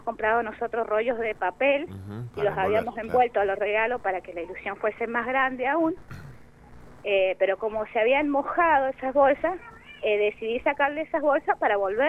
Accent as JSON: {"language": "Spanish", "country": "Argentina", "said": "como todo argentino lo tenemos que sufrir para ver el triunfo"}